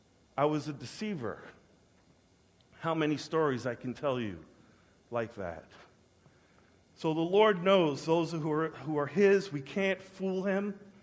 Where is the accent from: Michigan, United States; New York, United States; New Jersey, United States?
New York, United States; Growing up on Long Island, man, just fooling around my friends, running into Manhattan, you know